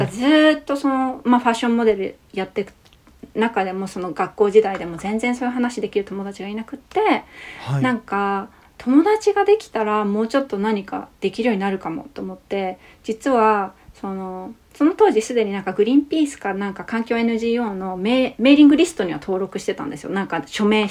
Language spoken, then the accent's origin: Japanese; Sapporo, Hokkaido, Japan; also born or lived in Hachinohe; まあ八戸で生まれて、はい、で両親がね、あの離婚したことをきっかけに札幌に引っ越したって感じだったんですけど